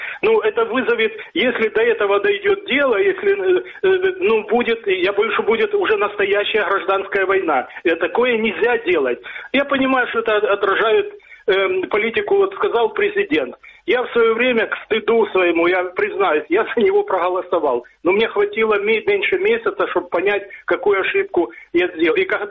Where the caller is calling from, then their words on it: Dnipro, Dnipropetrovsk Oblast, Ukraine; город Днепр.